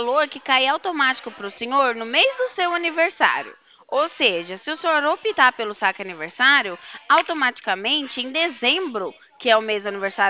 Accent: Cornélio Procópio, Paraná, Brazil; Aí eu sou aqui de Cornélio. Cornélio é a região metropolitana aqui de Londrina, dá uma horinha mais ou menos.

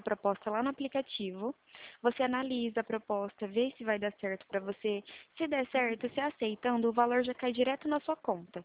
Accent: Ribeirão Preto, São Paulo, Brazil; eu sou aqui de Ribeirão Preto

